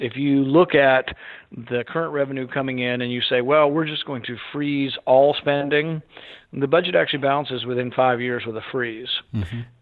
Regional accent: Bowling Green, Kentucky, United States; I mean, in my hometown in Bowling Green, had two Iraqi refugees plotting to buy Stinger missiles to attack us.

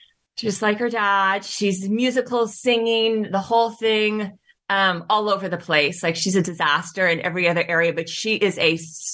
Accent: the South, United States; Okay, so our situation is different because I'm from the South, right?

